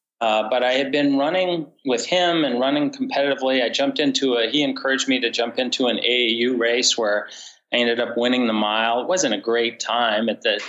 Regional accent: Greeley, Colorado, United States; moved away as an adult; now in Boston, United States; I was born in Greeley, Colorado. I lived a lot of my youth and grew up in Colorado. I now live in Boston, in the Boston area.

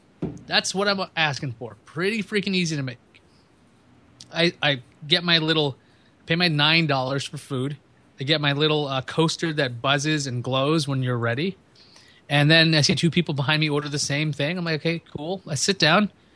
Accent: New York City, New York, United States; also born or lived in Brooklyn; Like I'm from New York. That's the other thing. Like, I can keep doing this because now, where are you really from? Well, I grew up in Queens. Where are you from? I was born in Brooklyn.

